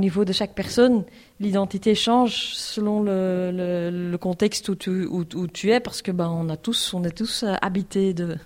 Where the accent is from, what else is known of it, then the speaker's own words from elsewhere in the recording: Berchem-Sainte-Agathe, Brussels-Capital Region, Belgium; born there; Je suis de troisième génération, ce sont mes grands-parents qui sont arrivés à Molenbeek, mes parents ont grandi, se sont mariés à Molenbeek, je suis née à Berkham-Sainte-Agathe.